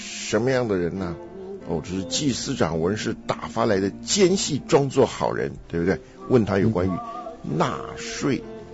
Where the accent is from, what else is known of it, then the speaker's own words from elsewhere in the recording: China; 我们中国人多半还是相信认为别人是诡诈的。